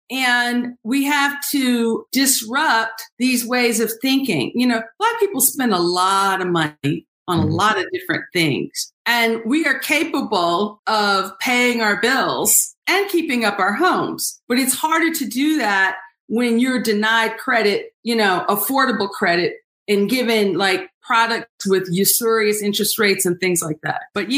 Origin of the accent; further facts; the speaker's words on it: Huntsville, Alabama, United States; Now, I grew up in Huntsville, Alabama, right? My parents are Fiskites and I went to Vanderbilt, right?